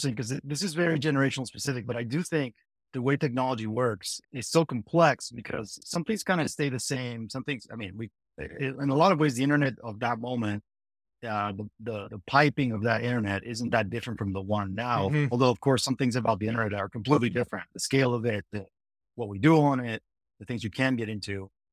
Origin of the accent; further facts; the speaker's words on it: Lima, Peru; now in United States; So, I actually grew up in Lima, Peru. I came to the U.S. about 20 years ago, so I've been here for a long time.